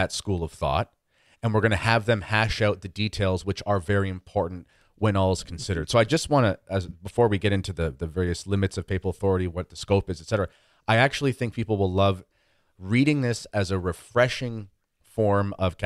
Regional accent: Canada; I'm also Canadian

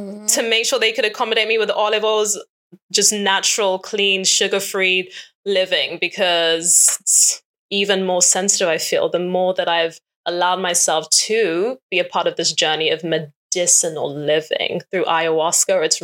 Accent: England, United Kingdom; I remember growing up in England, and I was predominantly white school, and I was literally, I think, one of two of the only black students in my whole year.

